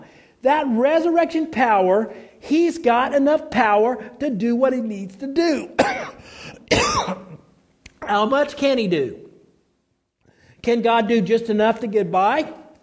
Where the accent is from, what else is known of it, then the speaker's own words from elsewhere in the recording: Oklahoma, United States; he always made fun of me because I'm from Oklahoma, and I don't like thunderstorms.